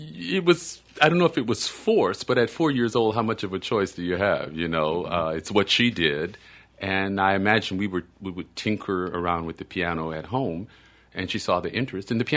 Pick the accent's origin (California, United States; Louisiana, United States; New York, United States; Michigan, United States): Louisiana, United States; Slidell; also born or lived in New Orleans; I was born in New Orleans, but I grew up in Slidell.